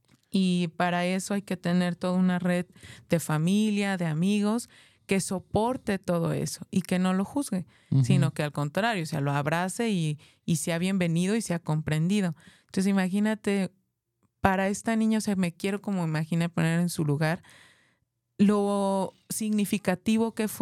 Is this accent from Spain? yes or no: no; Mexico; si nosotros como mexicanos, o sea, el otro lado del continente